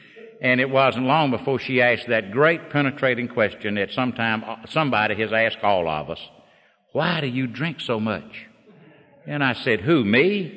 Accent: Mississippi, United States; I got out of the Air Force and I went back to my hometown and down in Mississippi

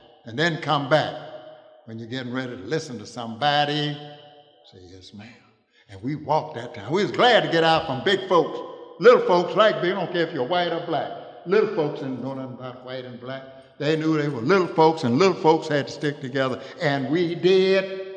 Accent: Shelby, Mississippi, United States; born there; Because I am not from Chicago. I was born in Shelby, Mississippi.

